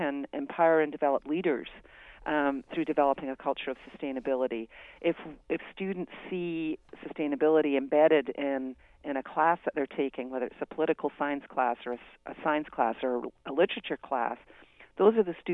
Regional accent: Scotland, United Kingdom; moved away; I'm from Scotland originally, been here for 40 years, but I'm a first-generation student.

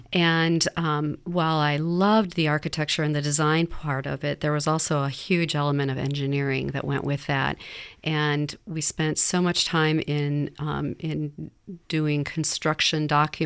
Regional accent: Iowa, United States; I'm actually a native Iowan. I was born in a small town in northern Iowa and grew up basically in a farm town

